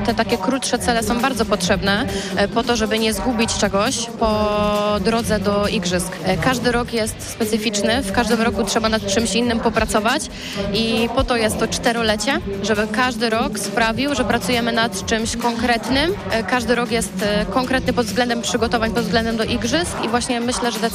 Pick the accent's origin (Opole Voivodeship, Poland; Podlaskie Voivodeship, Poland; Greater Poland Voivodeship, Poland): Greater Poland Voivodeship, Poland; Poznań; na Mistrzostwach Świata, które odbędą się w Poznaniu, moje rodzinne miasto